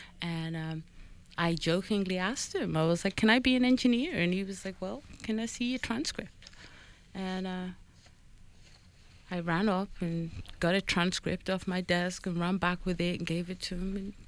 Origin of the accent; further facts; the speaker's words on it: Liverpool, North West England, United Kingdom; I come from a port town, Liverpool.